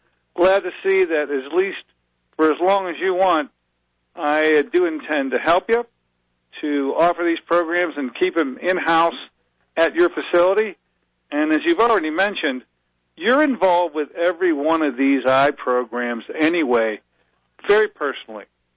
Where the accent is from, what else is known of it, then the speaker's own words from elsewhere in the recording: Pittsburgh, Pennsylvania, United States; in my hometown, my area, which happens to be your hometown, too. And that's Pittsburgh, Pennsylvania.